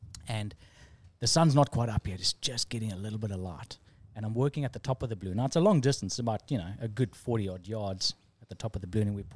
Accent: South Africa; growing up in South Africa, I can tell you some stories afterwards too

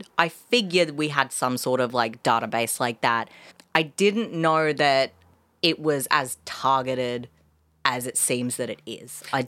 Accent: Australia; accent: Australian; Or, like, I'm from Australia.

